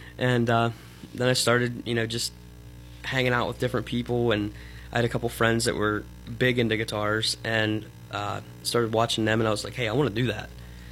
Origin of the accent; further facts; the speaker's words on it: Shakora, Western Australia, Australia; I'm actually from Shakora, out past almost to Katanning.